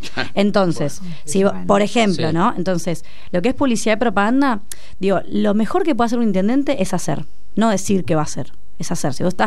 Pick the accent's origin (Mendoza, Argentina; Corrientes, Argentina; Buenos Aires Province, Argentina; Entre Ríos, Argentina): Buenos Aires Province, Argentina; San Isidro; Sí, somos de San Isidro de toda la vida.